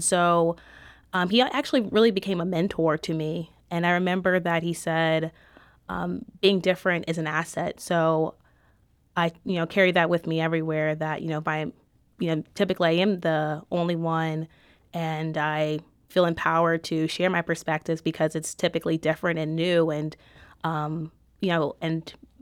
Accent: New Orleans, Louisiana, United States; Yeah, so I am originally from New Orleans. I come from a very large family

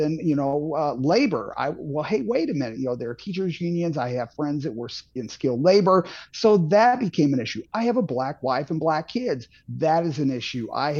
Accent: St. Charles, Missouri, United States; remind me a lot of what it was like growing up in St. Charles before we had all the casino money and all the development that turned St. Charles into something else.

